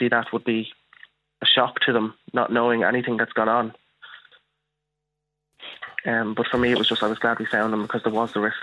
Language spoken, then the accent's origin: English; Dublin, Leinster, Ireland; I grew up in Ballymun.